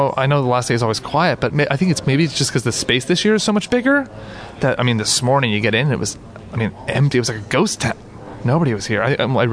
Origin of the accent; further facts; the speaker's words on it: Philadelphia, Pennsylvania, United States; I'm from Philadelphia, so not far from Steve